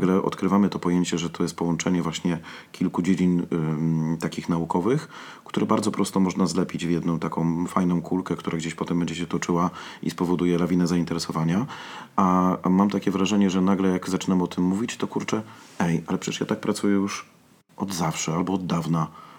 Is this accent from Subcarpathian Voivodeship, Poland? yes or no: no; Radom, Masovian Voivodeship, Poland; A ponieważ ja pochodzę z Radomia